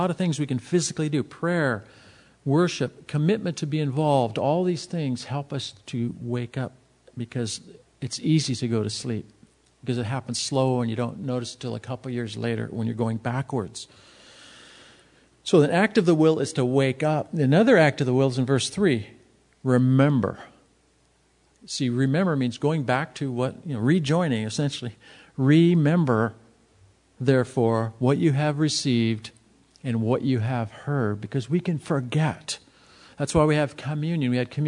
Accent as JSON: {"language": "English", "town": "El Cajon", "region": "California", "country": "United States", "tie": "born or raised there", "said": "I grew up in the El Cajon when it was rural. I guess it was in the 50s."}